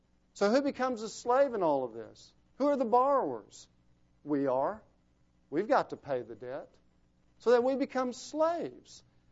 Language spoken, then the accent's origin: English; United States; and I'm an American like you are, and I'm interested in these things like you are